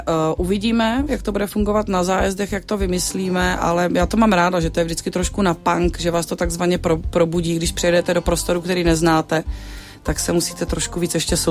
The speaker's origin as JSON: {"language": "Czech", "region": "North Moravia", "country": "Czechia", "said": "Já pocházím ze Severní Moravy."}